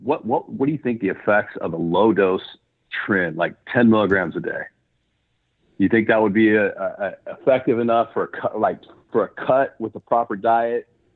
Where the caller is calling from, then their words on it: Benicia, California, United States; I'm in Northern California, beautiful Northern California. I am in a small town called Benicia, California. I'm about 40 minutes east of San Francisco.